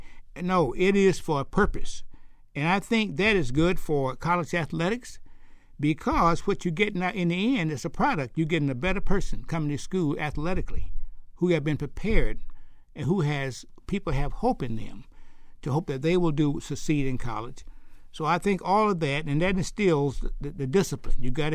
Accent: Alabama, United States; years ago, as a boy growing up in Alabama or anywhere, we didn't really prepare for sports.

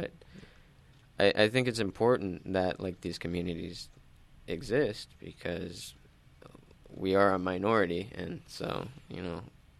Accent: Visalia, California, United States; growing up in Visalia, the Central Valley, I was always the kid that, you know, people would cheat on the math tests on

